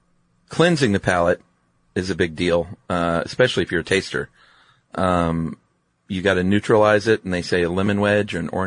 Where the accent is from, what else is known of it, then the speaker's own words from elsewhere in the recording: the South, United States; I'm from the South, so I eat too much salt.